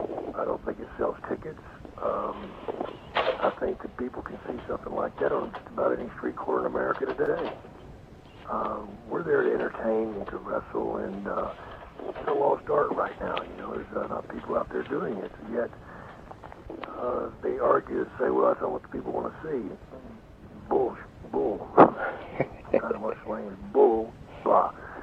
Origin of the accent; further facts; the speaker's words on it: United States; Well, I'm an American. That helps. I got fed up with the bad food, the bad weather, and, 3.5 years was long enough.